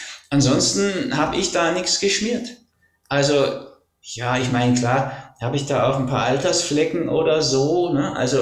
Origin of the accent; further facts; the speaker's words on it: Northern Germany, Germany; weil ich dann als Norddeutscher plötzlich im Urlaub nach Italien kam